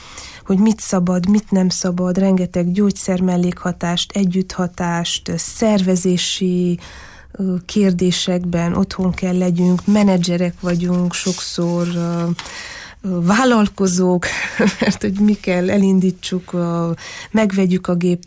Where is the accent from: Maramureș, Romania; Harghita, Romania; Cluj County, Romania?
Harghita, Romania; Miercurea Ciuc; also born or lived in Târgu Mureș; Én egy vásárhelyi születésű leány vagyok, aki Csíkszeredában nőttem fel, és akkor kerültem vissza Vásárhelyre